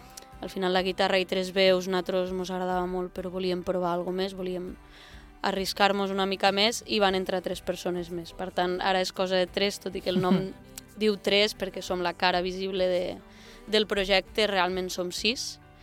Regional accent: Tortosa, Catalonia, Spain; Nosaltres som d'aquí, de Tortosa

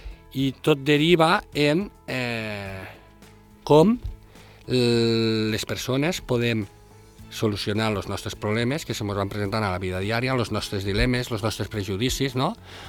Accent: Catalonia, Spain; la gent d'aquí mos vam quedar una mica, i sobretot jo, que sóc del Delta.

